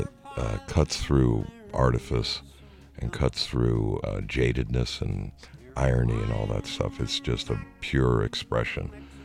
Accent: Downey, California, United States; my brother Phil and I discovering this place about 22 miles or so from where we grew up in Downey called the Ash Grove.

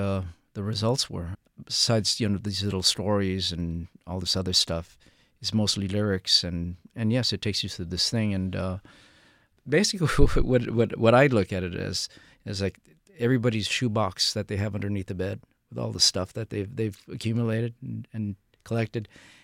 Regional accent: Los Angeles, California, United States; In a way, it felt like an island in itself.

